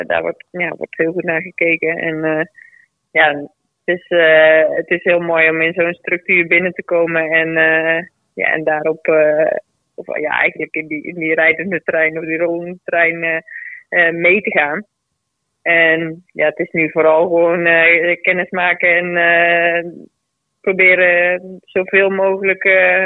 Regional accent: Netherlands; Dat is toch wel een kleur die je als Nederlander graag draagt.

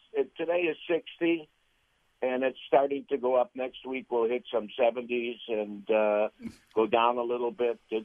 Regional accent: Chicago, Illinois, United States; Yeah, I'm from Chicago.

